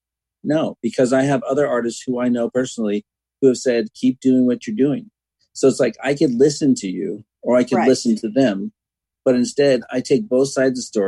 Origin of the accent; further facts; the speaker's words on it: Texas, United States; I grew up in Texas. I'm Southern. And I mean, they don't necessarily call that Southern because it's not Georgia or whatever